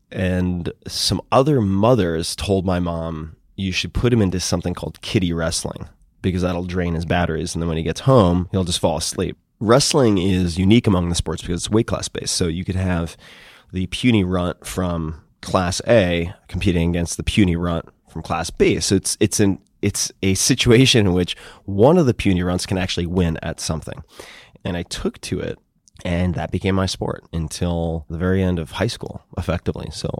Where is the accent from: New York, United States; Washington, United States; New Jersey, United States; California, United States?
New York, United States; Long Island; because very few people left where I grew up in Long Island.